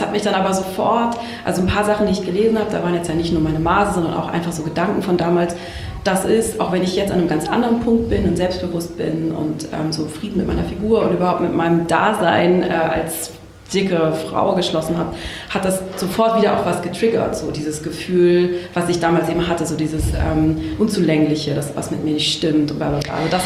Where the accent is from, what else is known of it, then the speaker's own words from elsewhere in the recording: Baden-Württemberg, Germany; Aus Süddeutschland, aus einem kleinen Dorf am Fuße der Schwäbischen Alb.